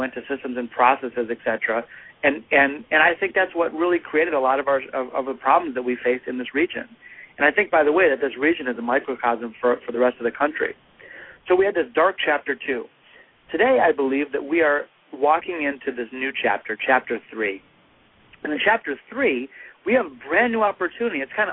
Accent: Detroit, Michigan, United States; You know, I'm a Detroiter, and born and raised in Detroit.

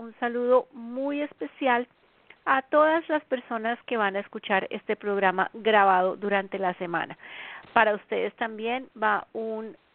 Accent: Colombia; now in United States; Son las 8 de la noche en mi tierra natal, Colombia

